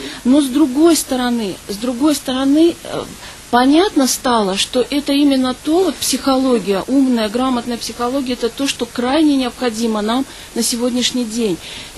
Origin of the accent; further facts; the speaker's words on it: Beslan, North Ossetia–Alania, Russia; Я из Беслана.